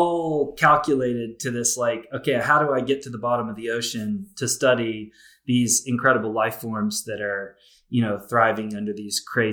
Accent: Alabama, United States; born or raised there

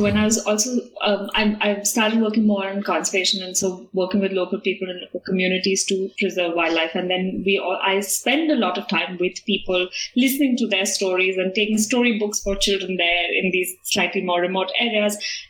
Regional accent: Mumbai, Maharashtra, India; moved away as an adult; I came from Bombay and I was amazed at not having to sweat all the time kind of weather.

